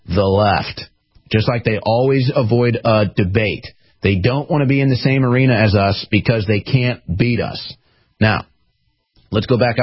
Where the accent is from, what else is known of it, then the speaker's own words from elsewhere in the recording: St. Louis, Missouri, United States; big shout out, to St. Louis, my hometown.